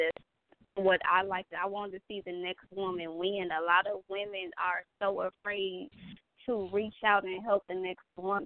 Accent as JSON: {"language": "English", "town": "Gary", "region": "Indiana", "country": "United States", "said": "I'm from the hood, too, so I understand your struggle. I'm from Gary, Indiana, the hood of the hood."}